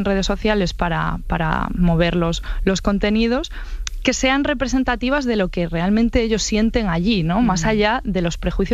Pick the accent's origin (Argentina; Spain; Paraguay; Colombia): Spain; Ourense, Galicia; yo misma soy de Ourense, Galicia